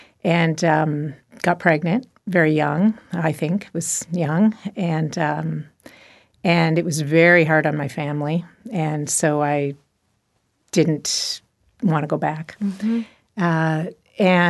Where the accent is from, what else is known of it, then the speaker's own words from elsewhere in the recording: Detroit, Michigan, United States; I grew up in Detroit. I'll just start back there.